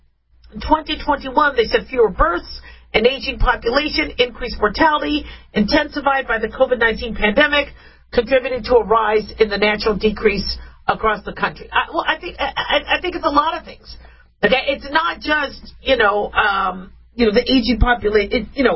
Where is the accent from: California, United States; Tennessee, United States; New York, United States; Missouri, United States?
California, United States; born there; I was born in California, so it's very, very hard to still not have a toe in or a foot in because it's beautiful. Home is home.